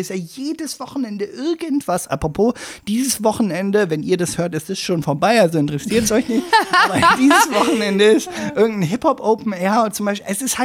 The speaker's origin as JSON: {"language": "German", "town": "Salzgitter", "region": "Lower Saxony", "country": "Germany", "said": "es gab bei uns in Salzgitter, gab es immer so was"}